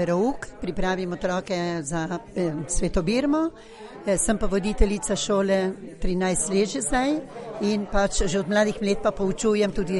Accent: Argentina; Res čutim se zelo Slovenko, v bistvu bi človek rekel celo življenje, sem se vzgajala in rasla v tem okolju slovenskem, čeprav v Argentini.

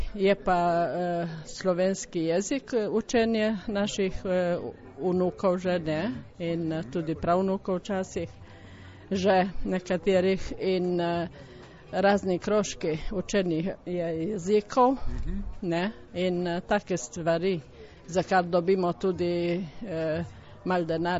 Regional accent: Ajdovščina, Goriška, Slovenia; now in Malmö, Sweden; Mi smo iz Malmeja, drugače sem pa iz Ajdoščine.

